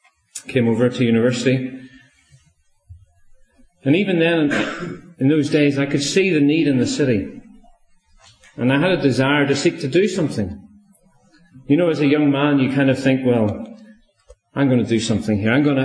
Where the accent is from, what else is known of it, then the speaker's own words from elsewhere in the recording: Belfast, Northern Ireland, United Kingdom; So that was the kind of family I grew up in Belfast there in Northern Ireland.